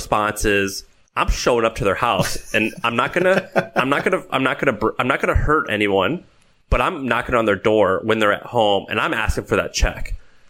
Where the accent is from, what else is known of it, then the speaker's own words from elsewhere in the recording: St. Louis, Missouri, United States; Let's say St. Louis. I grew up in St. Louis.